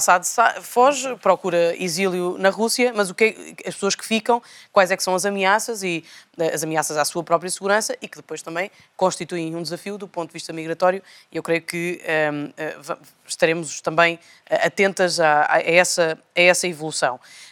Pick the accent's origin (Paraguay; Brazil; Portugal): Portugal; enquanto pessoa, enquanto portuguesa e europeia.